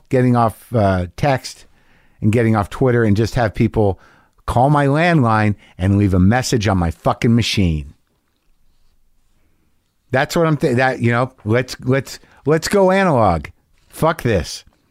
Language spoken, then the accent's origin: English; New Mexico, United States; I grew up in New Mexico. I was always very much, Latinos were very much part of my life, all my life growing up.